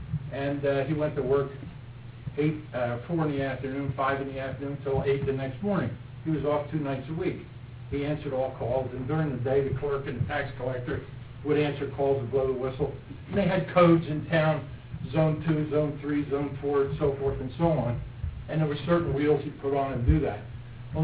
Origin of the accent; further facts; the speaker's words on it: Washington, United States; great-grandfather, my grandfather, my father, and myself all have the distinct privilege of being born and raised in Washington.